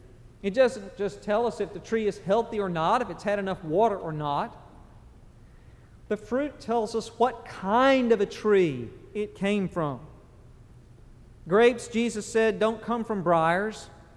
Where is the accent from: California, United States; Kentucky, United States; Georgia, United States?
Georgia, United States; Now, I grew up in South Georgia, and the particular area where I grew up, if you dug a well down far enough to get drinkable water, it would often taste like sulfur.